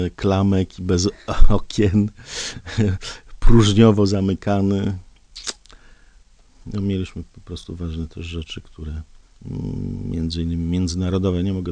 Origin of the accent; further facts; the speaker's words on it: Grójec, Masovian Voivodeship, Poland; Z Grójca.